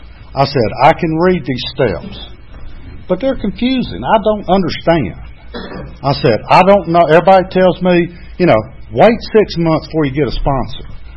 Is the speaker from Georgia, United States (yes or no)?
yes; Dunwoody, Georgia, United States; And I live in Dunwoody. I grew up in Dunwoody.